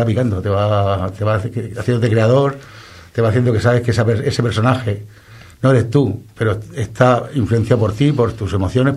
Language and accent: Spanish; Santiago de la Ribera, Region of Murcia, Spain; Soy de Santiago de la Ribera y estudié Derecho